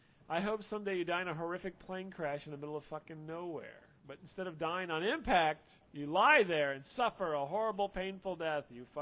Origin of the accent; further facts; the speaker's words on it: England, United Kingdom; I went to Clear Lake last year. It was uplifting. I came from England.